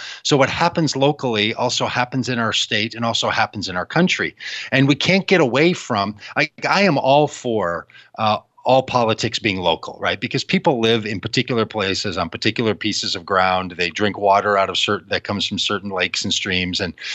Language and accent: English; Minneapolis, Minnesota, United States; And I said, I'm from Minneapolis.